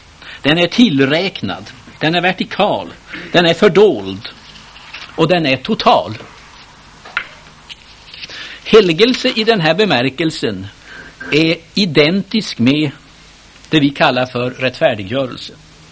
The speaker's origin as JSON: {"language": "Swedish", "region": "Norrland", "country": "Sweden", "tie": "born or raised there", "said": "Det har ju alltid slagit mig hemma i Norrland när jag var barn."}